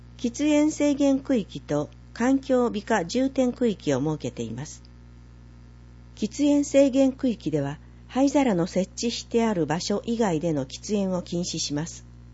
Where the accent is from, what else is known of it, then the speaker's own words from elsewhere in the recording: Hiroshima, Japan; 私の出身の広島市ではすでに同じような条例ができています。